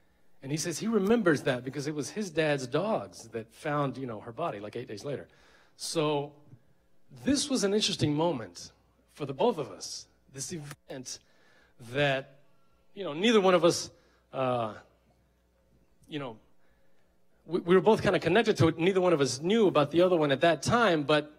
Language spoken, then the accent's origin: English; Texas, United States; Right, so this is East Coast, and I'm from Texas.